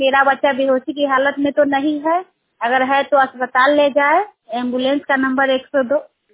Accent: Majhauli, Bihar, India; मझौली क्षेत्र के रहने वाली हूँ।

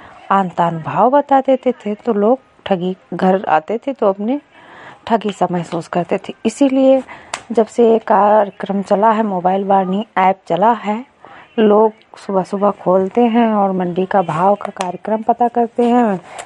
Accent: Lakharampur, Uttar Pradesh, India; मैं विकास खंड विशेषरगंज से हूं, ग्राम पंचायत लखारामपुर, गांव लखारामपुर से।

